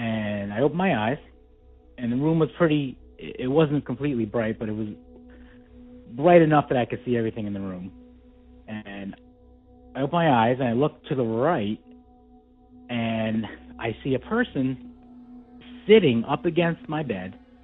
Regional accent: New Jersey, United States; I'm from New Jersey.

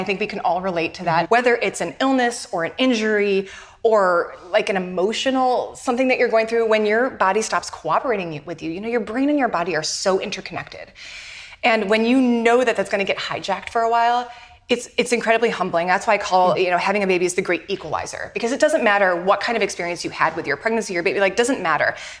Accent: Michigan, United States; For me, I was raised in Michigan, where it's a very blue-collar Midwest work ethic.

